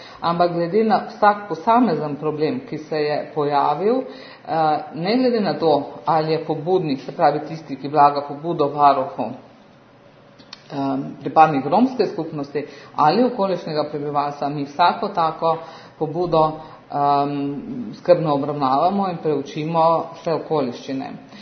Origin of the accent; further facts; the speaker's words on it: Mura, Slovenia; Jaz sama prihajam iz Prekmurja